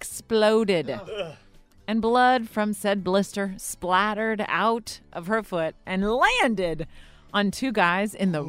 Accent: Florida, United States; If you ever come across a crazy criminal out of my home state of Florida, please do pass it along to me

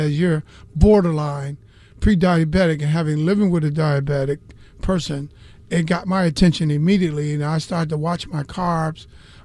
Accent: Gary, Indiana, United States; By the way, did I tell you I'm from Gary, Indiana?

